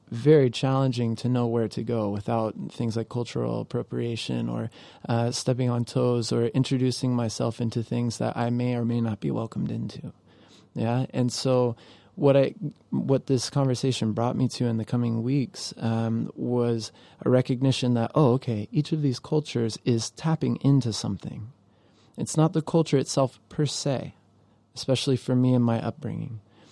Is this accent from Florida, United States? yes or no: yes; Florida, United States; You know, I grew up in Florida, you know, so I had a upbringing in the tropics